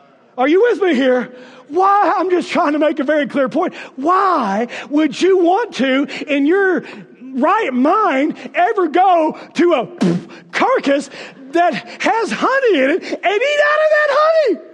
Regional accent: Kentucky, United States; I grew up in Kentucky, and every now and then you'd have what we call the paddy wagon.

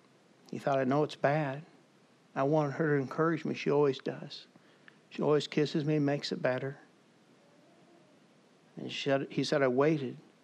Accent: St. Louis, Missouri, United States; we're from St. Louis, Missouri, and the Cardinals are in St. Louis

